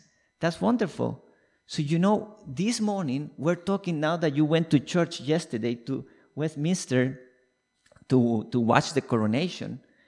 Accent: Colombia; first language Spanish; English is a second language; moved away as an adult; now in Canada; Forgot to mention that I'm from Colombia, so I speak Spanish. Hola. Feliz Navidad. So I moved to Canada in 2011. So I've been around for almost 12 years now.

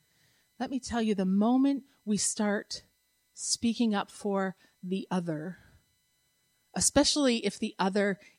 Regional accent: Canada; I've been thinking a lot about how intertwined my cultural experience as a Canadian is

